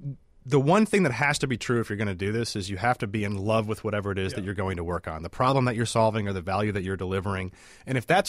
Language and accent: English; Peoria, Illinois, United States; now in Chicago, United States; So I grew up in Peoria, Illinois. So I haven't made it out of Illinois yet.